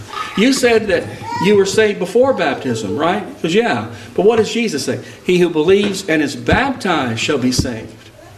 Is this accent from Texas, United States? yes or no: yes; Texas, United States; But I was raised in Texas, though, and she lives in Texas.